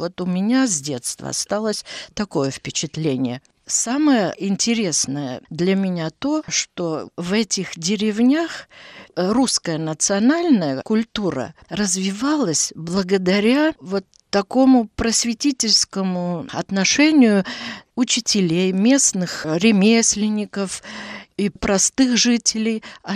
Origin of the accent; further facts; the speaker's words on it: Vasknarva, Ida-Viru County, Estonia; also born or lived in Narva; Все дошкольное мое детство прошло именно в Васькнарве, в Приноровье, у дедушки, потому что мама с отцом жили там в Печорском крае, а потом перебрались тоже в Васькнарву, а из Васькнарвы уже в Нарву.